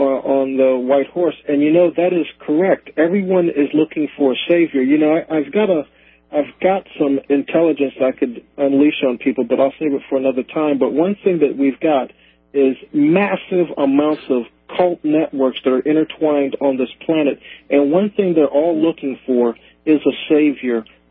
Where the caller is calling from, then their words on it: Delaware, United States; Yeah, I'm calling from Delaware.